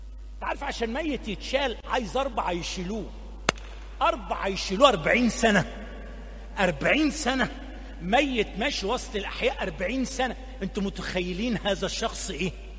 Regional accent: Egypt; في بلدنا مصر هنا

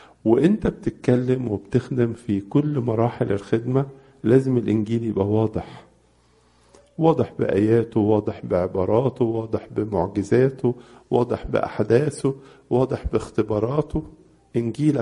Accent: Egypt; حتى عندنا في مصر في الاجتماع العام اللي بعمله كل يوم 4

